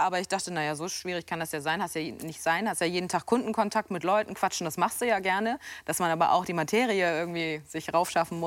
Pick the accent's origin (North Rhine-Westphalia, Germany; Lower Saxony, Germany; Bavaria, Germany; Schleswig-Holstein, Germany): Schleswig-Holstein, Germany; Deswegen bin ich schon früh damit groß geworden, fand das immer aufregend. Bei uns in Schleswig-Holstein war es damals